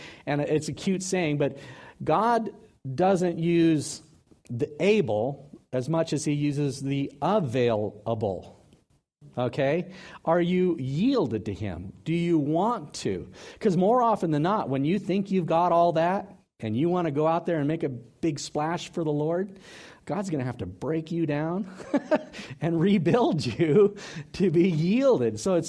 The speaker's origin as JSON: {"language": "English", "country": "Philippines", "moved": "as an adult", "said": "We came here from the Philippines 6 years ago, and we started a Bible study in our front yard."}